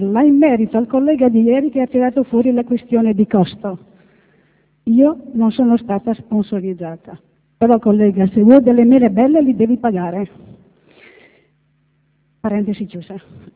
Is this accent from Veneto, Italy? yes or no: yes; Treviso, Veneto, Italy; also born or lived in Horn of Africa; nato a nord dell'Africa, collega. Poi proiettata nel nord dopo un po' di anni. Sono di Treviso